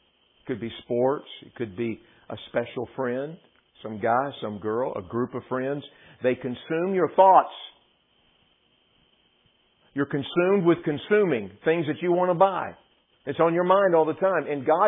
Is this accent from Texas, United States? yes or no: yes; Texas, United States; I'm from Texas, so dads wear boots.